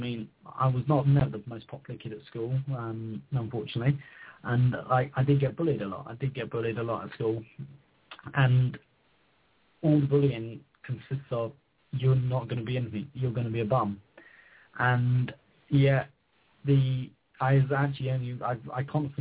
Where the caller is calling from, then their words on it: England, United Kingdom; I'm in England. I live in England.